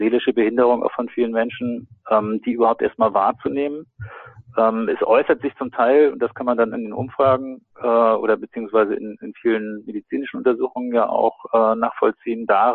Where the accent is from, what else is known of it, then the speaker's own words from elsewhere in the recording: Hamburg, Germany; Ich selber bin jetzt groß geworden am Stadtrand von Hamburg. Da waren wir immer sozusagen sehr nah an der Natur.